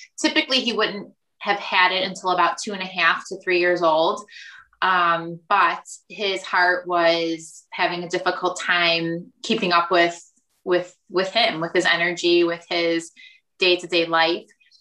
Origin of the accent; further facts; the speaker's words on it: Bloomingdale, Illinois, United States; now in Elgin, United States; I am from Bloomingdale.